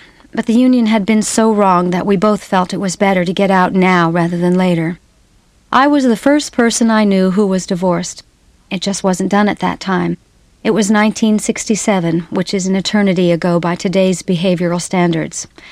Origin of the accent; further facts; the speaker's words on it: San Bruno, California, United States; moved away; I had moved away from my hometown of San Bruno, California in 1964, mainly to stop feeling the judgment and the whispers of the locals.